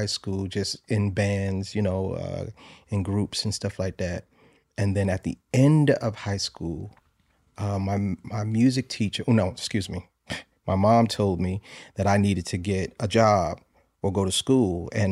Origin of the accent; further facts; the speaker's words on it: New Haven, Connecticut, United States; I'm from New Haven, Connecticut.